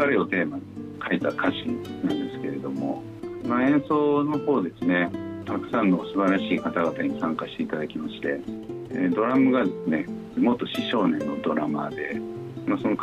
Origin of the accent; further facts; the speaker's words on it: Matsue, Shimane, Japan; moved away as an adult; now in Tokyo, Japan; 出身は島根県松江市なんですけれども、から、まあ、東京を今、上京してもう30年ぐらいになるんですけれども、今東京で音楽活動展開しております。